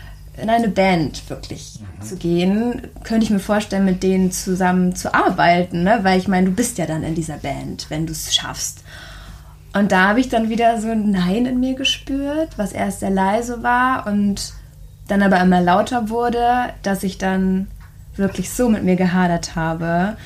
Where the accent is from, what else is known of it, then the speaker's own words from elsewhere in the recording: Rostock, Mecklenburg-Vorpommern, Germany; born there; also born or lived in Hamburg; Ich bin dann nach Hamburg gezogen. Ich bin gebürtige Rostockerin.